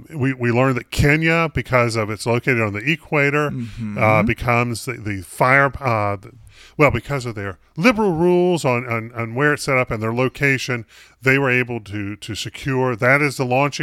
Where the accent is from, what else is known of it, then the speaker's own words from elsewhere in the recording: England, United Kingdom; But I'm from England. They could send me back to England